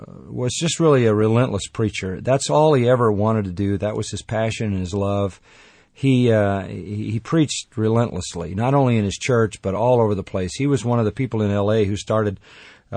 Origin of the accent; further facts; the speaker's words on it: Los Angeles, California, United States; born there; Yeah, I was born down in Los Angeles at St. Vincent's Hospital, which is still a functioning hospital in the city.